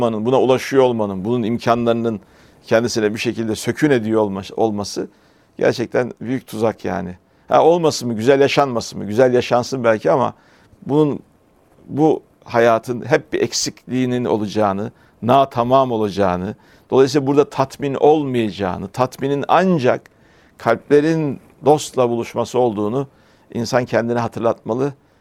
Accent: Merzifon, Amasya, Turkey; also born or lived in Vezirköprü; now in Istanbul, Turkey; Merzifon'da büyüdük. Sonrasında üniversite İstanbul'a geldik, kaldık.

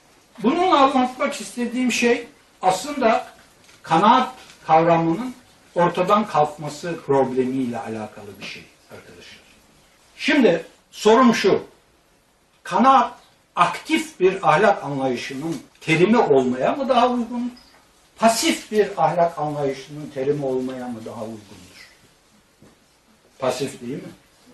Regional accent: Black Sea Region, Turkey; Ben şimdi saf bir Karadenizli olarak kimseye de sormuyorum

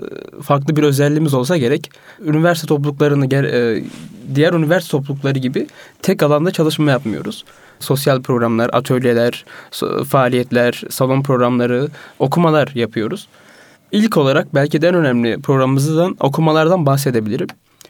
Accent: Mardin, Turkey; Mardinliyim.

